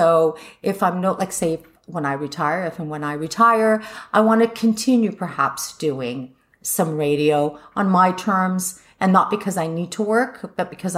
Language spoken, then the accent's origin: English; Australia; born there; I was born and raised, or not raised so much, but I was born in Australia. We have gone there together. I have a huge family base there